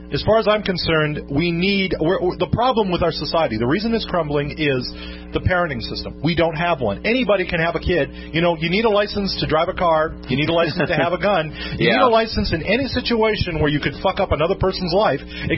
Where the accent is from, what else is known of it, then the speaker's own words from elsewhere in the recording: Ireland; Gee, Sean, I'm Irish. I've never thought that before.